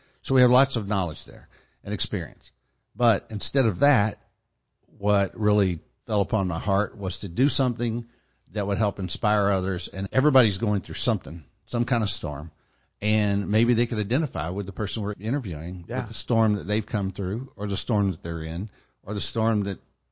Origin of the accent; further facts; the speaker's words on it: Houston, Texas, United States; So growing up in East Houston in the 70s and 80s and 90s.